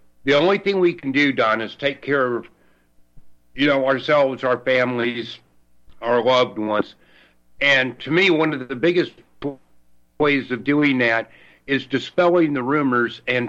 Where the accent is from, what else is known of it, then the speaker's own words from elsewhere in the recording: Merritt Island, Florida, United States; when I grew up in Florida, Don, first, I'd say 8 years of my life, they didn't have county water on Merritt Island where I live.